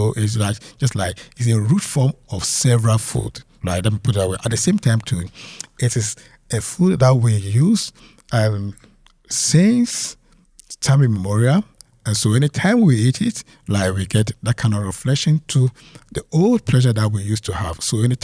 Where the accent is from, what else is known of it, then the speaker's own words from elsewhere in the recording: Ghana; now in United States; Being an African, being a Ghanaian in the United States, I also have that kind of experience with me